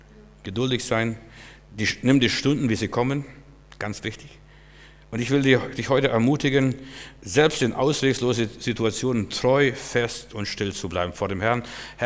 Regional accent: Germany; Ich sagte, aus Deutschland, ich bin Pastor.

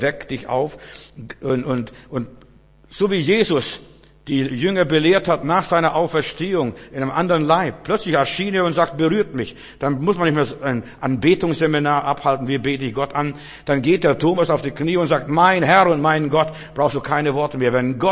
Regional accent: Bavaria, Germany; Wir sind in Bayern groß geworden

